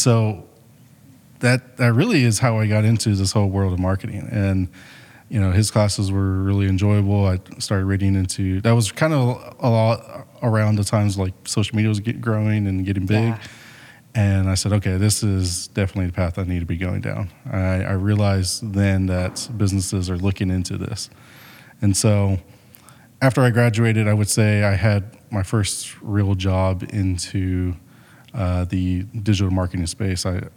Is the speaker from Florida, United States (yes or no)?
no; San Antonio, Texas, United States; And so I'm from San Antonio, Texas.